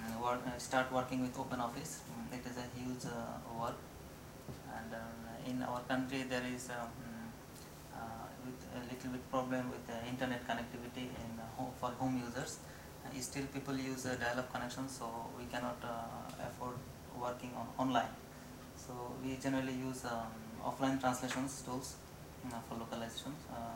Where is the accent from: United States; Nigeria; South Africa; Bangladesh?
Bangladesh; I am from Bangladesh.